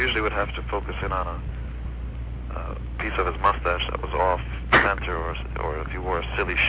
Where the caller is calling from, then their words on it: Charlotte, North Carolina, United States; Oh, I'm in Charlotte.